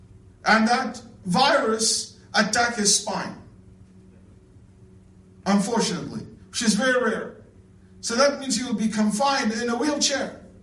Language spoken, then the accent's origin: English; Riyadh, Riyadh Province, Saudi Arabia; where I grew up in Riyadh, in Saudi Arabia.